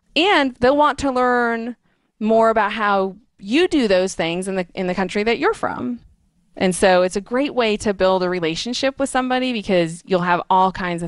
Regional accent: United States; People obviously can always tell when I go to UK that I'm American.

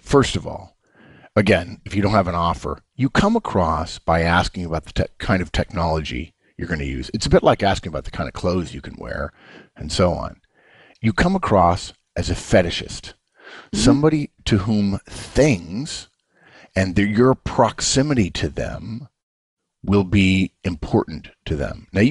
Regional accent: United States; because she's British and I'm American

